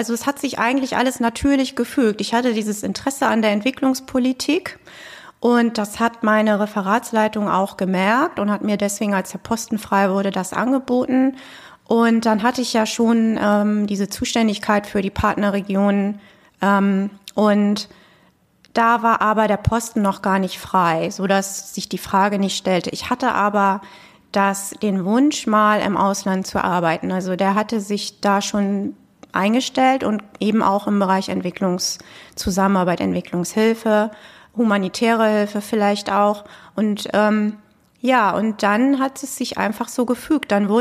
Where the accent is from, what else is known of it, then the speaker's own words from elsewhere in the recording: Kiel, Schleswig-Holstein, Germany; moved away as an adult; now in Hanover, Germany; Nee, ich bin eigentlich aus Schleswig-Holstein, aus Kiel und bin dann hier in den öffentlichen Dienst eingetreten vor langer Zeit. Und das war der Grund, nach Hannover zu ziehen damals.